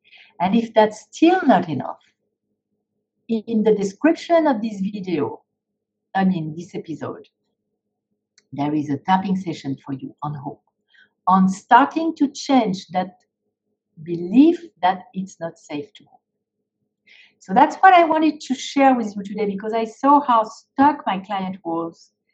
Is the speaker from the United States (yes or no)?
no; France; because I loved the US, I was growing up in France, I used to daydream as a teenager